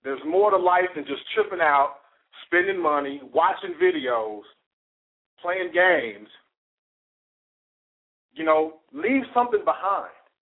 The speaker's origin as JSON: {"language": "English", "town": "Kansas City", "region": "Missouri", "country": "United States", "tie": "born or raised there", "said": "up there in Kansas City, representing DSU and that Gates Barbecue up in there, up in my hometown."}